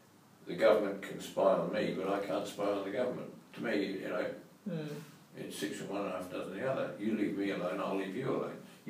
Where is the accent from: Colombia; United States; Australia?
Australia; Also, excuse me saying this, as an Australian I'll say it, the bulk of those 98% are white.